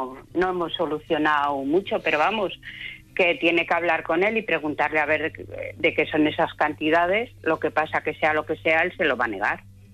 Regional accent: Zamora, Castile and León, Spain; que soy de Zamora, que nunca lo digo.

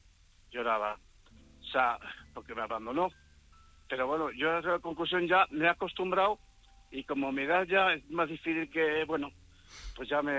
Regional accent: Castile and León, Spain; yo soy muy conocido porque he sido alcalde de mi pueblo muchos años.

